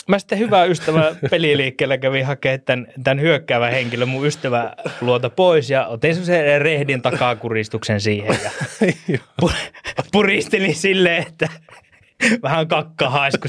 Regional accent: Äänekoski, Central Finland, Finland; sä tiedät, että me ollaan Äänekoskelta

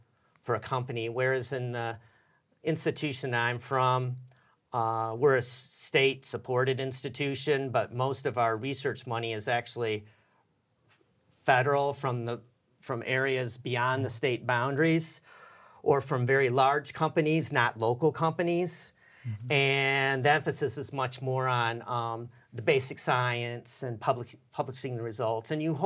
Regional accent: United States; they're usually surprised when I say I'm from the United States because I look somewhat Scottish. And so they usually assume I'm from the United Kingdom. And then I tell them I'm from the U.S.

